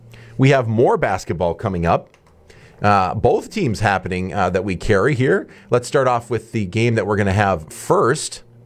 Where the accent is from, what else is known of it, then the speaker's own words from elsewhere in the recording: Minnesota, United States; And I don't think just because I come from Minnesota, I'm a fan of the Golden Gophers hockey team.